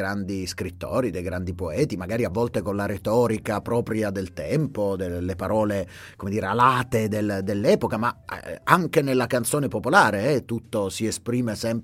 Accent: Ticino, Switzerland; E quindi anche solo come ticinesi, a un certo punto dovremmo andarne fieri

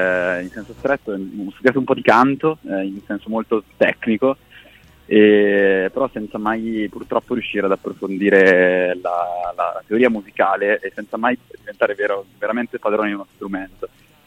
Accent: Bergamo, Lombardy, Italy; born there; now in Milan, Italy; sono nato a Bergamo, ma vivo a Milano da 8 anni, forse.

